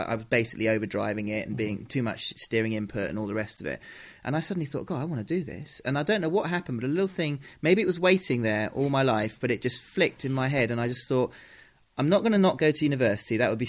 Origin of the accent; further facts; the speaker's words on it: Mallorca, Balearic Islands, Spain; I was brought up in Mallorca in Spain, initially Spanish system, and then switched.